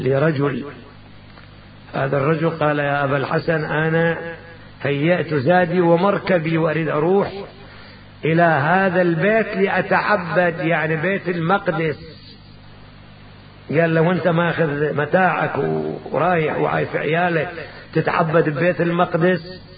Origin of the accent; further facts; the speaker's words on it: Kufa, Najaf Governorate, Iraq; والكوفة نعم بلدتنا نحبها.